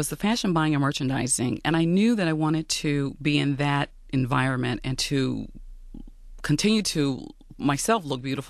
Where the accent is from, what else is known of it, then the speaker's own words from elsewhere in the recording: Detroit, Michigan, United States; And I enjoyed growing up in Detroit. It's a lot of fun.